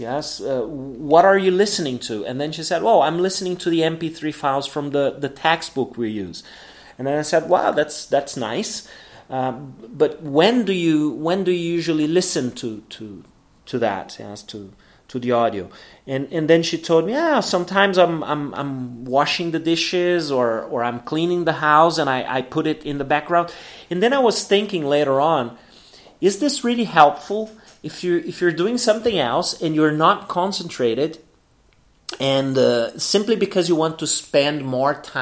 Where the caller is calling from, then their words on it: Porto Alegre, Rio Grande do Sul, Brazil; I'm speaking from Porto Alegre, from the south of Brazil.